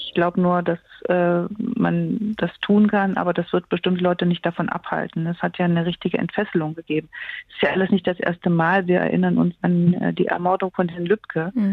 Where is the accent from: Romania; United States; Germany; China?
Germany; Thuringia; In meinem Heimatland Thüringen ist einem Kommunalpolitiker das Haus angezündet worden.